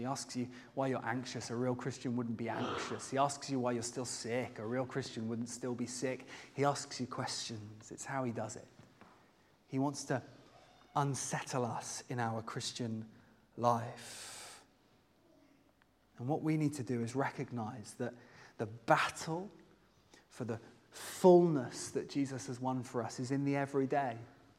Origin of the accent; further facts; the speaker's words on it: United Kingdom; I'm British, so I think in queues.